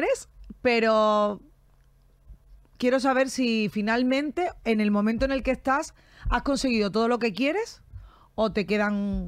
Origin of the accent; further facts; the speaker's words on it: Seville, Andalusia, Spain; yo mi mundo es crecí en Triana, sí. con mi madre, con mis amigos, todos anónimos, como nuestros amigos de barrio y demás.